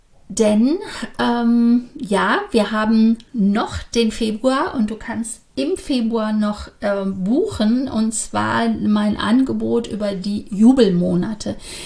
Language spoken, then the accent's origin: German; Cologne, North Rhine-Westphalia, Germany; was soll der Quatsch als Kölnerin